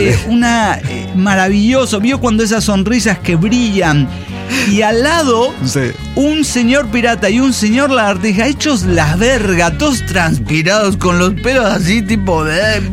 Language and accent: Spanish; Chiapas, Mexico; Soy de Chiapas, México.